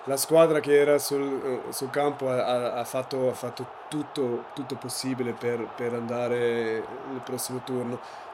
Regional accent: Switzerland; Italian is a second language; D'essere numero uno per il mio paese, per la Svizzera, era un grande momento.

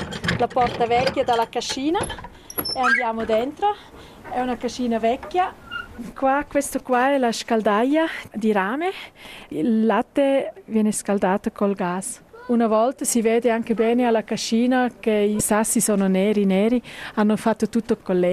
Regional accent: Bern, Switzerland; Italian is a second language; Originaria sono dall'Oberland Pernese e là tanti parenti sono anche contadini piccoli

